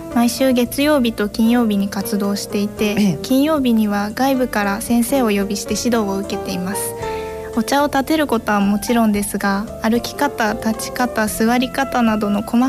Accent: Yamanashi, Japan; はい、私も山梨県出身です。

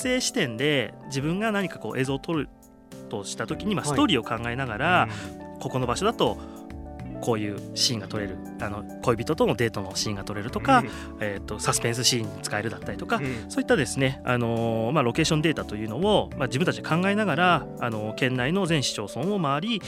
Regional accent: Yamanashi, Japan; あの地元山梨県、僕住んでるところもやっぱり過疎の地域なので

